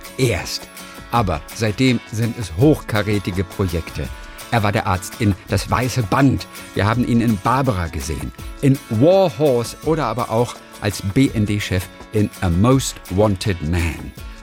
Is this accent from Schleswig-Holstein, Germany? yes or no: yes; Lübeck, Schleswig-Holstein, Germany; Na gut, ich komme ja aus Lübeck ursprünglich.